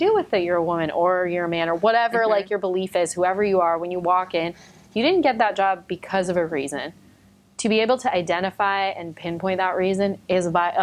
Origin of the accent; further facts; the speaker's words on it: United States; born there; I'm blessed to be able to do so because I was born in America